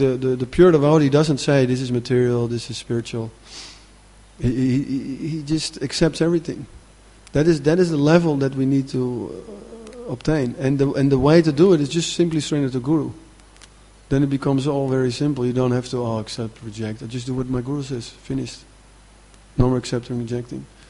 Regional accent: Amsterdam, North Holland, Netherlands; I'm from Amsterdam

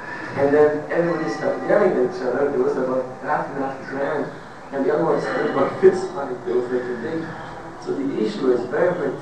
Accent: Vancouver, British Columbia, Canada; we didn't realize it because I'm from Vancouver, and Vancouver there's so much rain.

